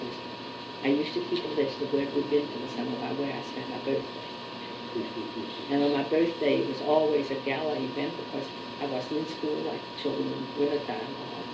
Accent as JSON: {"language": "English", "region": "the South", "country": "United States", "moved": "yes", "lives_now": "Pittsburgh, United States", "said": "when I moved to Pittsburgh from the South, everyone I knew in the South had been Democrat."}